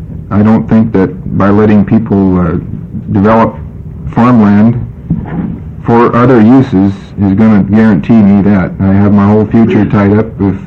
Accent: Oregon, United States; I am from Marion County. I'm a full-time farmer, a third-generation farmer on the same farm.

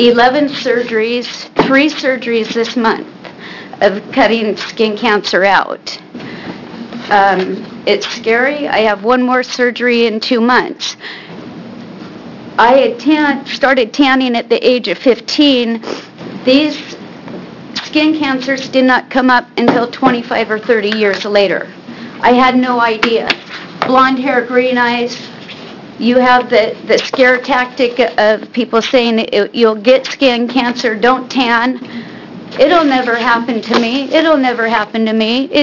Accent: Estacada, Oregon, United States; I'm from Estacada, Oregon.

